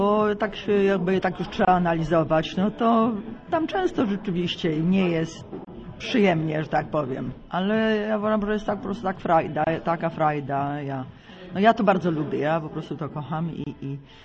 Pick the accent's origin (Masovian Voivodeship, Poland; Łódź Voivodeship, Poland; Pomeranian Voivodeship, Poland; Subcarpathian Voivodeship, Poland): Masovian Voivodeship, Poland; Warsaw; Tak, ja jestem z Warszawy i mieszkam w Warszawie, tak.